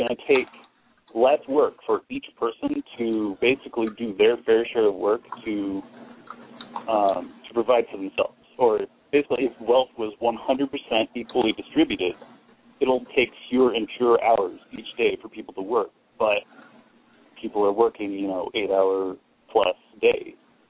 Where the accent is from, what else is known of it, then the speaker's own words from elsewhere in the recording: California, United States; from California.